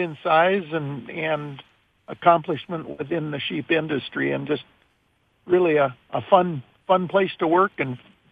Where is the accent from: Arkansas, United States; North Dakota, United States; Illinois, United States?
North Dakota, United States; Lisbon; I grew up in Lisbon, North Dakota, and Fargo was the closest college.